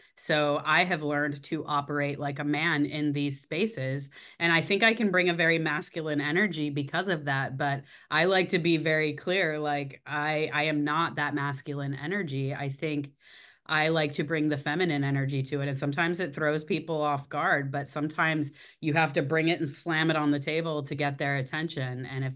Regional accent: San Jose, California, United States; I was growing up in San Jose, California, during the dot-com Silicon Valley boom.

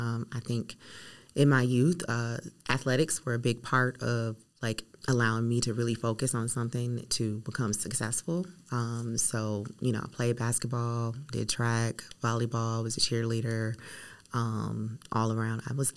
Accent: Mount Clemens, Michigan, United States; also born or lived in Cleveland, Ohio; now in Atlanta, United States; I was born in Cleveland, Ohio, but moved to Michigan when I was about 7 years old, and I graduated from Mount Clemens High School in 1998.

